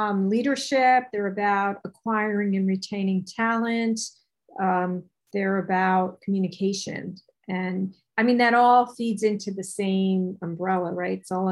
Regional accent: New York, United States; And I'm from New York, so I'm very direct.

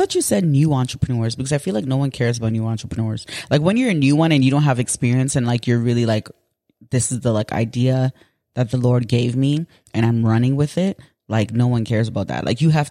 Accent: Ghana; it's like I'm Ghanaian, you know, we kind of have like, you know, Nigerians.

